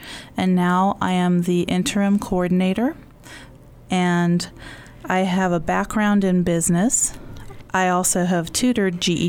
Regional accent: Pennsylvania, United States; now in New Mexico, United States; I'm from Pennsylvania.

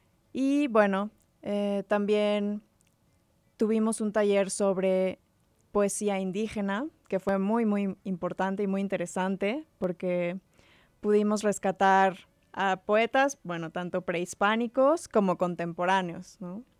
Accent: Mexico; Para mí como mexicana

